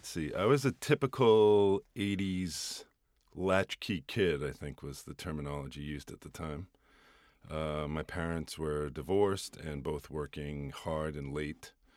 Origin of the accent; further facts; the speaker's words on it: Massachusetts, United States; I grew up just outside of Cambridge, Massachusetts.